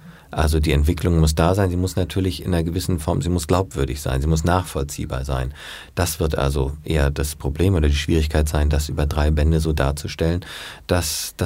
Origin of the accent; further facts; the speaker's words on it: Hamburg, Germany; ich bin Hamburger, ich meine Jahrgang und so weiter, da kann ich natürlich viel aus meiner eigenen Erfahrung schöpfen